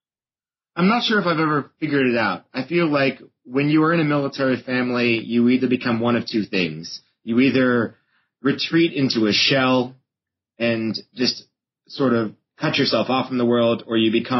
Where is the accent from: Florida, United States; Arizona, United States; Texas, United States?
Florida, United States; Fort Walton Beach; born there; I'm actually a military brat. I was born on Eglin Air Force Base in Fort Walton Beach, Florida. And then from there, it was just a long history of places in which my family and I moved to.